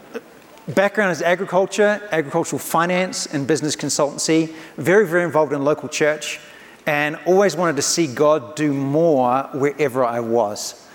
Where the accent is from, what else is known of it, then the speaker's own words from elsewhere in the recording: New Zealand; now in Redding, United States; from New Zealand. The last 10 years I've been in Redding, California with Bethel Church.